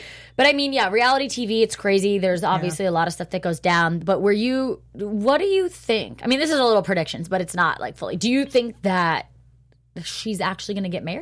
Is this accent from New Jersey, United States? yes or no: yes; New Jersey, United States; because I am from Jersey here